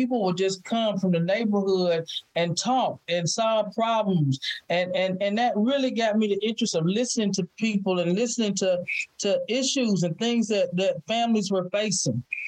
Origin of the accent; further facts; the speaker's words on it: Valdosta, Georgia, United States; And I'm from Valdosta, Georgia, born and raised. And Valdosta, Georgia is the last stop in Georgia. It's right off of I-75.